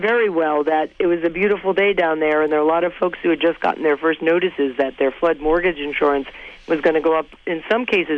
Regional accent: Massachusetts, United States; I grew up in Berkshire County, of course.

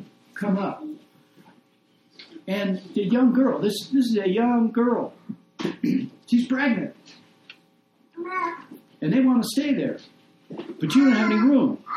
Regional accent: Wilmington, Delaware, United States; born there; I was born in Delaware, Wilmington, Delaware.

